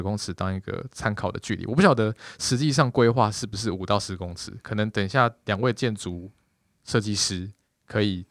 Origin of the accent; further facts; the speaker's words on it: Taiwan; 我们台湾人叫捷运站